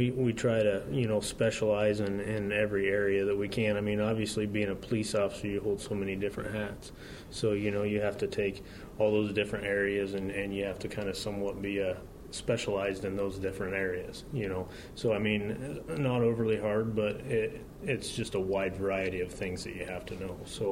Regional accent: Pleasantville, Iowa, United States; But I'm originally from the Marion County area, the Pleasantville area, so I wanted to get back down here close to home.

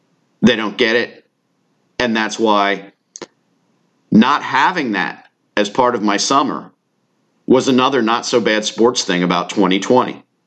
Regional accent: United States; I'm sorry, I am an American, and when the American team wins, it doesn't benefit my life one bit.

